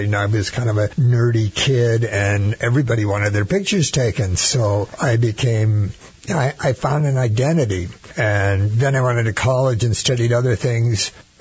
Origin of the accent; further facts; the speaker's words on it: Bishop, California, United States; I grew up in Bishop, California, under one of the most beautiful places in the world, with the Eastern Sierra Escarpment rising 10,000 feet above overhead.